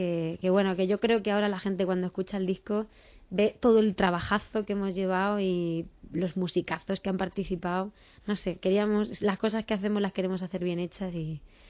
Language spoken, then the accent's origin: Spanish; Castilla-La Mancha, Spain; música tradicional de La Mancha, de mi tierra